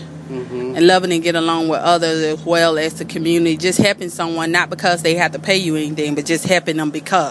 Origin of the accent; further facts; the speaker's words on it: Prattville, Alabama, United States; I'm from Prattville